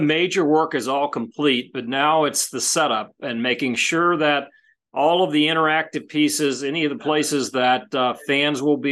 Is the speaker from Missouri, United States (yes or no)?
yes; St. Louis, Missouri, United States; Yes, I'm born and raised in St. Louis.